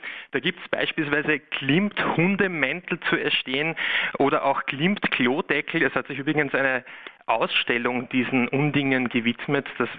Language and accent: German; Vienna, Austria; accent: Viennese; Ich spreche Wienerisch.